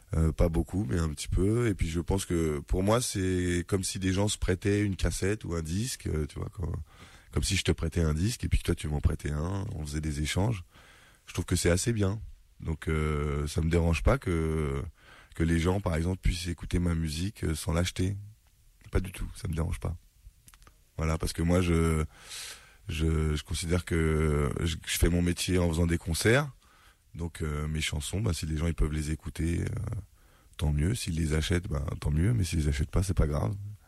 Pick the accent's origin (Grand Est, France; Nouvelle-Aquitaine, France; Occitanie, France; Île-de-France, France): Île-de-France, France; Ivry; Et puis moi je suis né à Ivry, j'ai grandi à Ivry, donc je connais plein de choses ici et je connais beaucoup de gens.